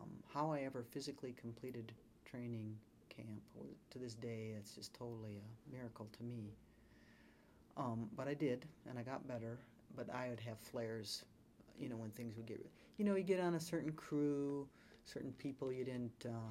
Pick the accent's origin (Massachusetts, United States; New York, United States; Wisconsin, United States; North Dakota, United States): Wisconsin, United States; growing up in a small town in rural Wisconsin actually did come in handy